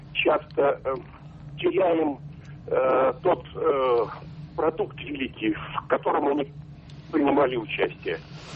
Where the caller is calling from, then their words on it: Vladivostok, Primorsky Krai, Russia; Я звоню из Владивостока.